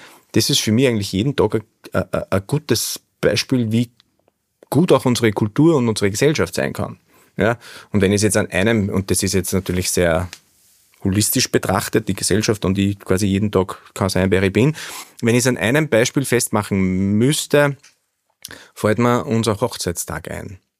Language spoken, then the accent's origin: German; Upper Austria, Austria; Also ich komme aus dem Mühlviertel, ich lebe in einem Ort mit 4300 Einwohnerinnen und Einwohnern